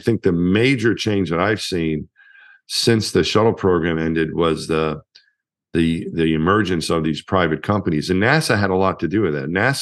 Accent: Franklin Square, New York, United States; when I was a kid, I was from my hometown in Long Island. Franklin Square was the name of the town, and that was my whole world.

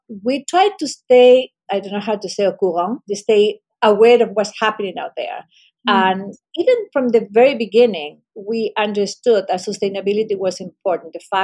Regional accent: Chile; And personally, I come from Chile, we have an incredible ocean all along the country.

